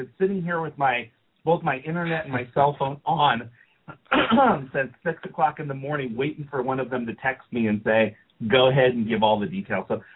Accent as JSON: {"language": "English", "region": "Texas", "country": "United States", "said": "we love the people of Texas, because I'm from Texas. My girls are from Texas."}